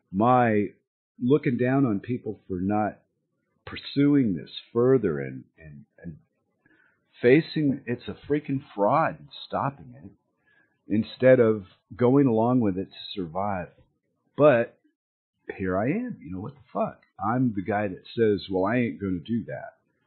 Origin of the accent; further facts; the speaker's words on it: United States; But I'm American, so I'm trained to be, you know, aware of what's coming around the corner